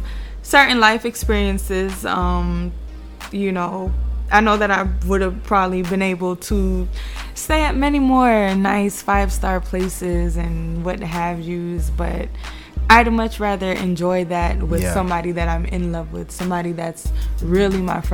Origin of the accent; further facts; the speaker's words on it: United States; I'm American. And this person is Jamaican, but my family's Jamaican. So I call myself Jamaican.